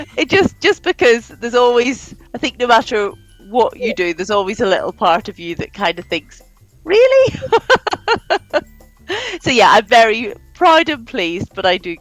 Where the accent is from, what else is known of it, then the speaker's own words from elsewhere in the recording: Northern Ireland, United Kingdom; When I was just a little girl growing up in Northern Ireland